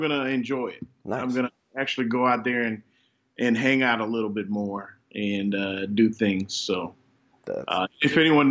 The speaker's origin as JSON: {"language": "English", "town": "Houston", "region": "Texas", "country": "United States", "tie": "born or raised there", "said": "Born and raised in Houston, Texas. Family's from Louisiana. So I like to tell people I grew up in Texas, but I grew up in Louisiana on the weekends."}